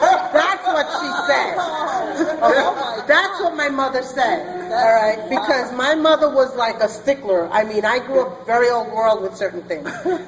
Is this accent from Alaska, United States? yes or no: no; Brooklyn, New York, United States; I come from Brooklyn, and I trusted not even my own mother.